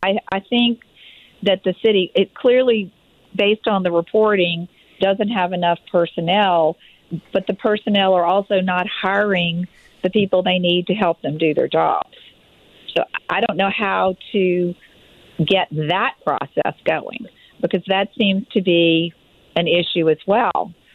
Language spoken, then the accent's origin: English; Louisiana, United States; now in New Orleans, United States; My living in the French Quarter is only about 4 years old, so I come from Jefferson Parish, and I have the same experience in Jefferson.